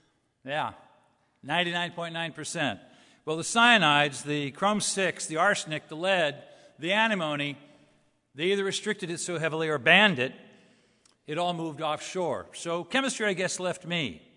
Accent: Los Angeles, California, United States; For me, I grew up in Los Angeles. I wanted to be a Los Angeles Ram quarterback.

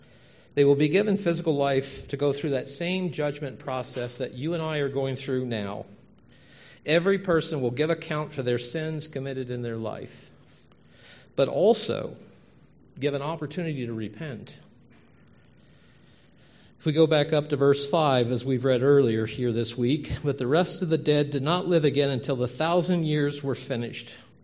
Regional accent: Cincinnati, Ohio, United States; I grew up in Cincinnati, north of Cincinnati, Ohio.

